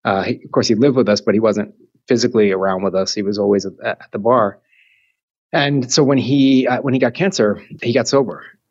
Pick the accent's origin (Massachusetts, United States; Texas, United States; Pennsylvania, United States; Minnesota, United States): Pennsylvania, United States; Philadelphia; Being a young kid growing up in Philadelphia, who was gay but not out